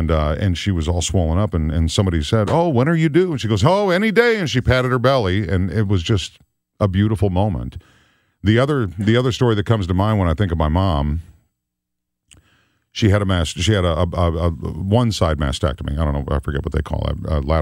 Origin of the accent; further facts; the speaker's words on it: Rochester, Minnesota, United States; I grew up in Rochester, Minnesota, where the Mayo Clinic is.